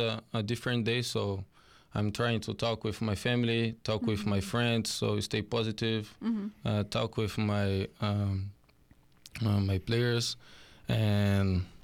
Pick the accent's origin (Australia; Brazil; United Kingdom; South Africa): Brazil; English is a second language; now in Yuma, United States; I'm from Brazil.